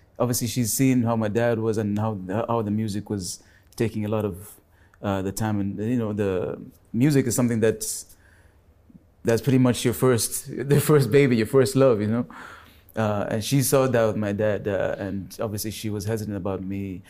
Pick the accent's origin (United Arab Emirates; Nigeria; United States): United Arab Emirates; Dubai; Childhood was growing up in Dubai when Sheikh Zayed was two lanes each side. Simple life.